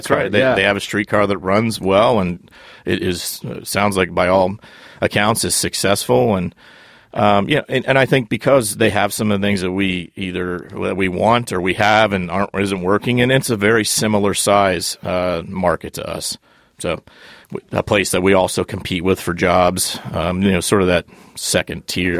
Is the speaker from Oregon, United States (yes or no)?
no; Ohio, United States; I'm a UC grad, but I grew up in Southeast Ohio, so... Big Marshall football.